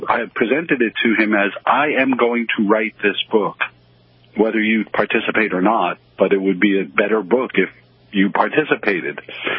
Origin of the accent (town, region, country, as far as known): New York City, New York, United States; born or raised there